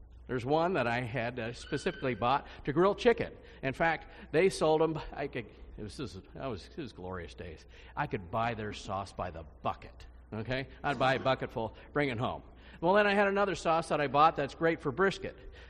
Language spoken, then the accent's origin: English; Kansas City, Missouri, United States; for these boys here, myself included here, well, we grew up in Kansas City.